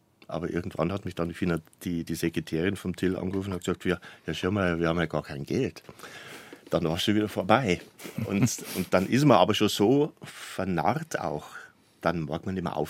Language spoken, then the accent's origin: German; Arnsdorf, Bavaria, Germany; now in Munich, Germany; Genau, Arnsdorf, Niederbayern. Ja, ich bin halt über Studium dann nach München gekommen.